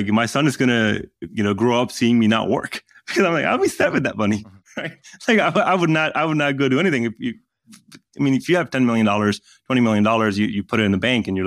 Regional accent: Pakistan; Because, I mean, that's how I grew up in Pakistan.

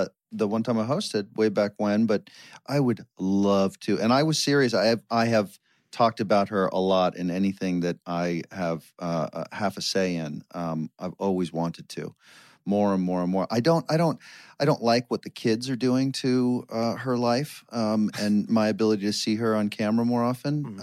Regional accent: Wisconsin, United States; accent: Wisconsin; Thanks, Sean. That's my Wisconsin accent.

